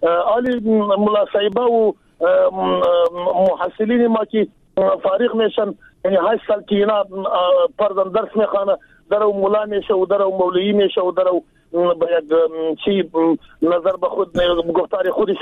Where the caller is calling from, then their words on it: Jowzjan, Afghanistan; پشتون هستم از جوزیان.